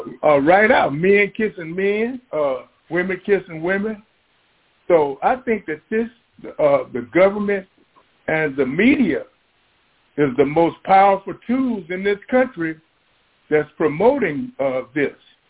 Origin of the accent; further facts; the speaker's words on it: Houston, Texas, United States; From the Houston area.